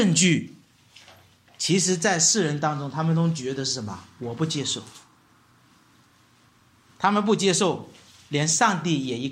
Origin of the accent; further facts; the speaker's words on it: China; 所以我们中国人是很难听别人说自己有罪的